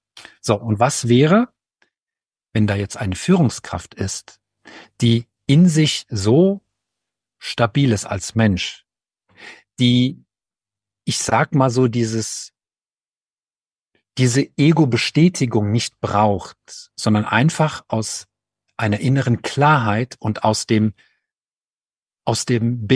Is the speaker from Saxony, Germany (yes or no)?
no; Hesse, Germany; wir sagen in Hessen, also ich bin in Hessen aufgewachsen